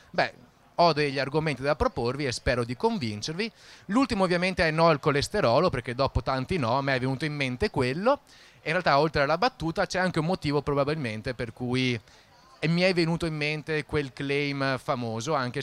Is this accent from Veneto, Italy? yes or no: yes; Treviso, Veneto, Italy; vengo da Treviso